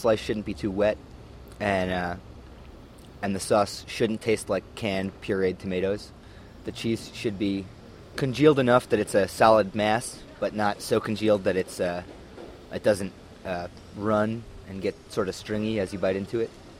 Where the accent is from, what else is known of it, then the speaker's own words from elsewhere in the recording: New York, United States; I'm from New York.